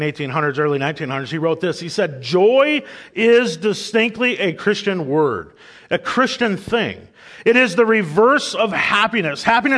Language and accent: English; Wisconsin, United States; I'm from Wisconsin. I haven't had brats all winter.